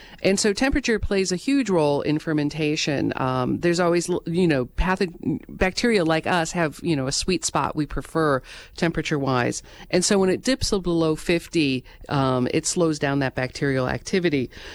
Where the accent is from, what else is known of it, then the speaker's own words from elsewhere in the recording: Milwaukee, Wisconsin, United States; I grew up in Milwaukee and spending all my summers with my grandmother on her farm, a very, very kind of a primitive farm outside of Osseo, Wisconsin.